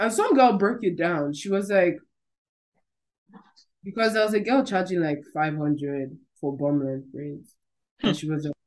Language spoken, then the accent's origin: English; Nigeria; I price my hair. I'm Nigerian. I price my hair before I go and do it.